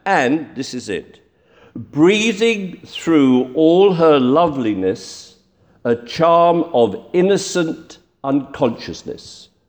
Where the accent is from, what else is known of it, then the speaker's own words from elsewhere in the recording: United Kingdom; Well, you knew I would eventually, being British.